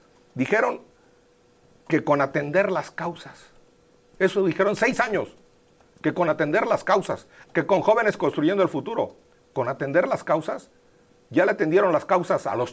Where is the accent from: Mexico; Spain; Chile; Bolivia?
Mexico; Somos México, somos mexicanos y estamos cuidando nuestros intereses